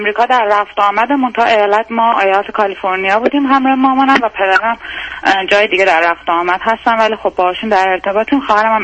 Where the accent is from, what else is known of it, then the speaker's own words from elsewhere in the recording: Iran; moved away as an adult; now in United States; من 29 سالمه، حدود 22 سالم که بود از ایران مهاجرت کردم آمریکا همراه مادرم و اونجا زندگی میکردیم